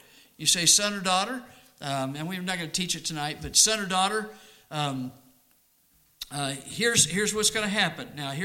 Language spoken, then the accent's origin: English; Arizona, United States; I grew up in Arizona.